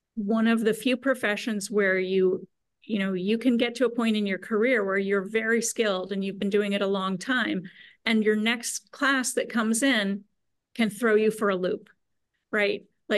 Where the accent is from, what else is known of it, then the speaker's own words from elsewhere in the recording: Midwest, United States; I did not grow up in the Berkshires. I didn't grow up in Pittsfield. And I grew up in the Midwest, where people have a different demeanor.